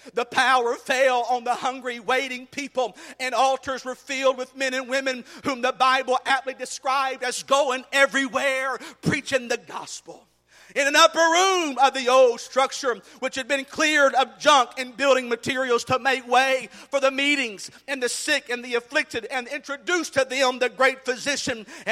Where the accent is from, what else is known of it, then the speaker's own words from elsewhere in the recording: Texas, United States; Now I'm in North Texas, but I'm from Southeast Texas.